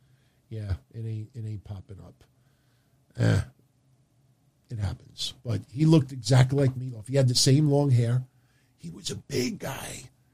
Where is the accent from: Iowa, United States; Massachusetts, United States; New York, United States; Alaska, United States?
New York, United States; But, you know, me being a New Yorker, growing up a Yankee fan until Reggie got traded to the, well, he signed with the California Angels.